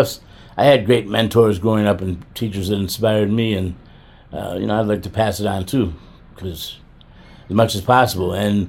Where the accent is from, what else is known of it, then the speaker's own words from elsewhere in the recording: Chicago, Illinois, United States; I grew up, was born and raised in the Chicago area, in Chicago, and then in the suburbs as I grew older.